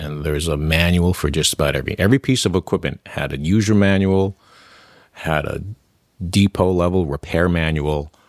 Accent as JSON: {"language": "English", "town": "New York City", "region": "New York", "country": "United States", "tie": "born or raised there", "first_language": "Mandarin", "said": "And then we grew up on the Lower East Side."}